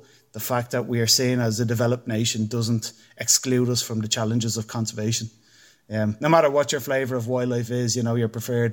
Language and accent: English; Ireland; how does an Irish person get involved in this? You know, and generally my answer is, well, I'm half Irish. My dad was from the north of Italy.